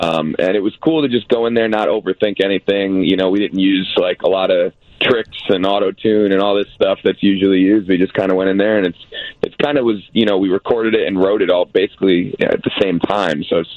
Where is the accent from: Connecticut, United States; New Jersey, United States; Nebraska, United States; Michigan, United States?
Connecticut, United States; I'm from Connecticut